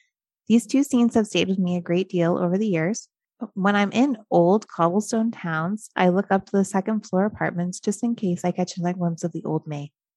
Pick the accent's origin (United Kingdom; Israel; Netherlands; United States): Netherlands; I am from the Netherlands.